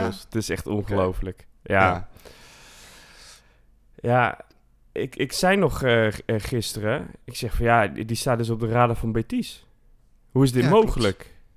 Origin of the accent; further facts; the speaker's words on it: Zwolle, Overijssel, Netherlands; En dat doet mij als Zwollenaar ook echt heel veel goeds.